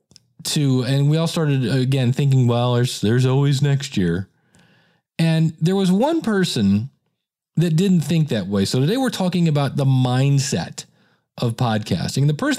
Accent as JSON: {"language": "English", "town": "Akron", "region": "Ohio", "country": "United States", "tie": "born there", "also_born_or_lived": "Cleveland", "said": "I was born in Akron, Ohio. I lived"}